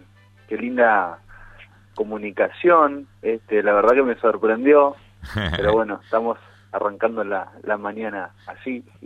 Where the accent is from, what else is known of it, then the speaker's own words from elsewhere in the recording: Tigre, Buenos Aires Province, Argentina; born there; Soy nacido en Tigre, Buenos Aires, uh-huh, pero mi familia es de Corrientes, de Curuzucuatía Corrientes, la tierra